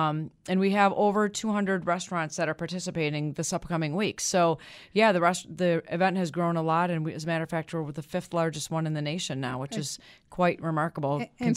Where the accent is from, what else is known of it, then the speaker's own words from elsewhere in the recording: Minneapolis, Minnesota, United States; now in Buffalo, United States; I'm originally from Minneapolis.